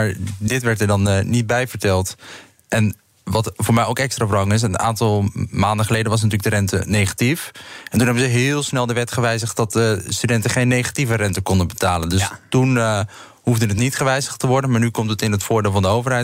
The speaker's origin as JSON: {"language": "Dutch", "town": "Montfort", "region": "Limburg", "country": "Netherlands", "said": "ik kom zelf uit Montfort, dat heeft 14.000 inwoners"}